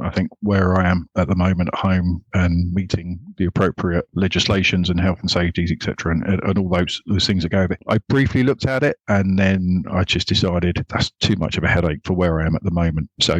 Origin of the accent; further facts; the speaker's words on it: Braintree, East of England, United Kingdom; I'm from Braintree